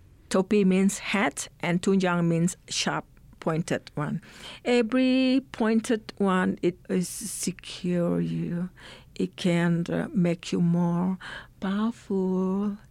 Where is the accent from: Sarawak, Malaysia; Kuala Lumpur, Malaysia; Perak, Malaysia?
Sarawak, Malaysia; I'm from the Iban ethnic, and I'm from Malaysia, Borneo.